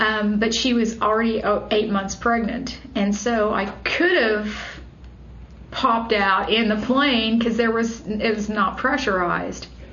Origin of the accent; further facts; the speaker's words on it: Pensacola, Florida, United States; born there; Oh, I was born in Pensacola, Florida, and apparently it was a pretty close-run thing between a military transport plane and Pensacola